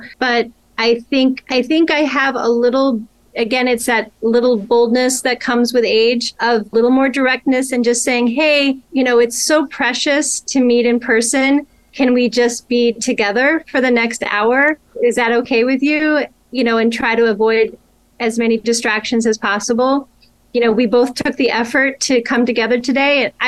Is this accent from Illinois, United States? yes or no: yes; Chicago, Illinois, United States; I grew up in Chicago, the best city in the world.